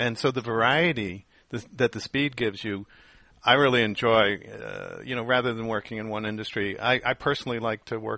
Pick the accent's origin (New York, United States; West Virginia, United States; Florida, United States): New York, United States; I'm a New Yorker, so sometimes I'm a fast talker, sometimes a slow talker.